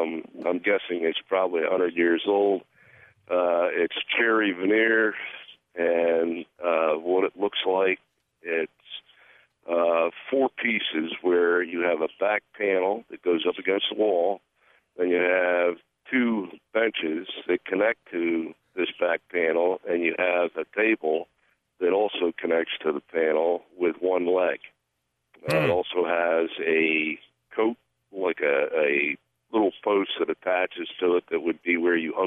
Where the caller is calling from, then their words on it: Stroudsburg, Pennsylvania, United States; I'm calling from Stroudsburg, Pennsylvania.